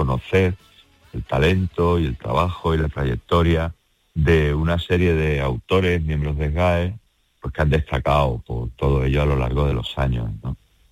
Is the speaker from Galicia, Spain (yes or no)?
no; Seville, Andalusia, Spain; yo no sé si tú sabes que yo soy sevillano.